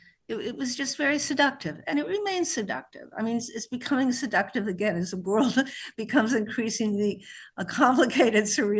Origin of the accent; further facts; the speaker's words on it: New Mexico, United States; born there; also born or lived in France; I was born in New Mexico. My father was French and wanted to go meet some Indians. So my parents were in New Mexico to meet Indians when I was born.